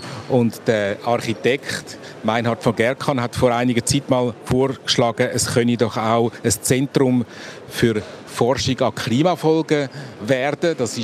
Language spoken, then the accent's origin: German; Switzerland; als Schweizer oder auch wo aus einem Land kommt, wo die direkte Demokratie kennt